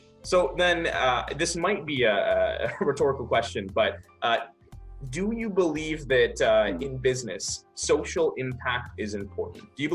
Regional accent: United States; I'm an American citizen too, so I see a lot of the happening

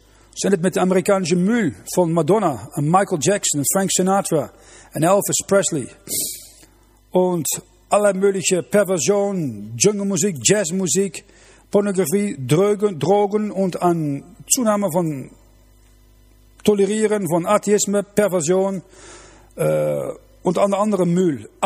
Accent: Netherlands; German is a second language; Ich komme aus Holland, ich kenne das sehr gut nach dem Zweiten Weltkrieg.

